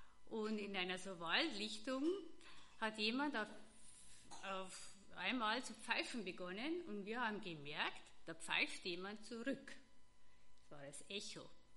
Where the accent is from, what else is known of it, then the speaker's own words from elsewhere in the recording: Vollenbach, Germany; ich bin ja in Vollenbach aufgewachsen, da sind wir gerne in den angrenzenden Wald gegangen